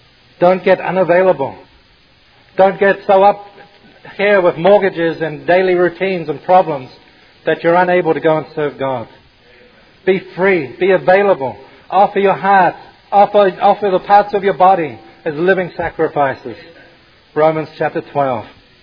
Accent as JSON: {"language": "English", "country": "New Zealand", "also_born_or_lived": "Australia", "said": "even though I'm from New Zealand, as John said, I became a Christian in Australia."}